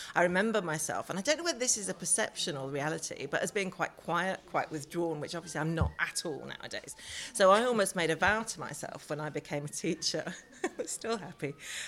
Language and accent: English; South East England, United Kingdom; I was brought up in Buckinghamshire